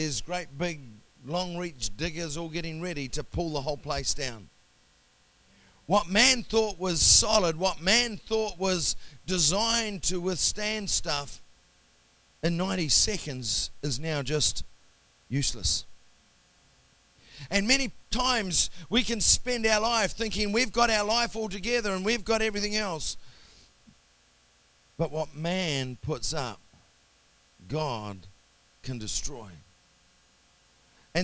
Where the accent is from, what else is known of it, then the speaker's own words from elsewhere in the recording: Whakatane, Bay of Plenty, New Zealand; when I was growing up in Whakatane